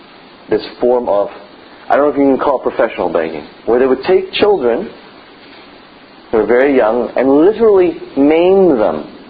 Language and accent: English; Canada; But we're Canadian, so...